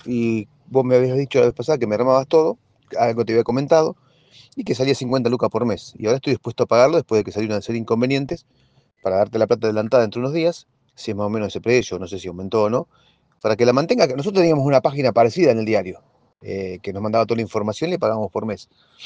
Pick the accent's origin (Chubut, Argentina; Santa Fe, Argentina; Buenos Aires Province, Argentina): Buenos Aires Province, Argentina; Chacabuco; Soy de Chacabuco